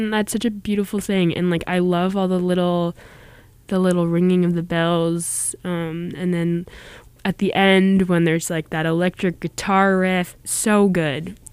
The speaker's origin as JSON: {"language": "English", "town": "Philadelphia", "region": "Pennsylvania", "country": "United States", "tie": "born or raised there", "lives_now": "Somerville, United States", "said": "I don't have a car right now, and I usually have access to a car when I'm in Philly, my hometown, and it sucks."}